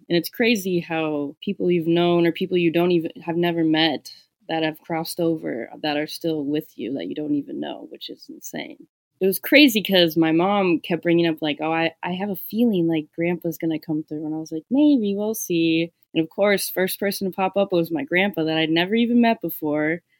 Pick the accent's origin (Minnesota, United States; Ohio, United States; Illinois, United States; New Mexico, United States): Minnesota, United States; I'm from Minnesota.